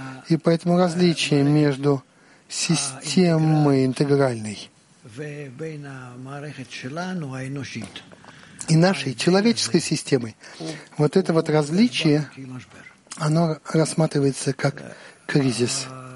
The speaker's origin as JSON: {"language": "Russian", "town": "Haifa", "region": "Haifa District", "country": "Israel", "said": "я из Хайфы."}